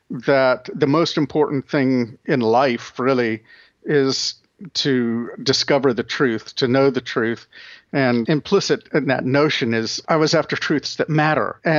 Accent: Anchorage, Alaska, United States; also born or lived in Washington; now in Ohio, United States; I was born in Washington State and grew up in Anchorage, Alaska. Went to college at Reed College in Portland, Oregon, and then I made my way to Ohio for grad school.

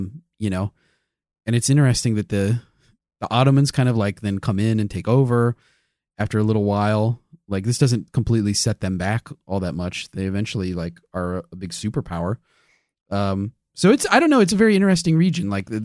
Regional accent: United States; It's tough. As an American, it's tough.

